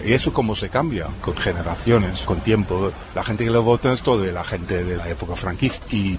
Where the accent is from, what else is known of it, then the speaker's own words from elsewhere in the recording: United States; now in Spain; Yo soy de Estados Unidos. Es un país que tiene sus corrupciones.